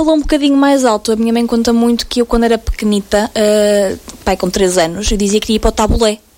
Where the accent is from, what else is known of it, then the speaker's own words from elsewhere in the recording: Santa Maria da Feira, Aveiro, Portugal; Sou natural de Santa Maria da Feira, nascida e criada.